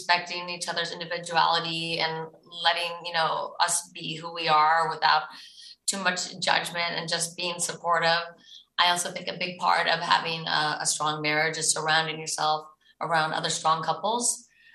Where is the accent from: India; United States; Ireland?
Ireland; No, I am. I'm like 100% Irish.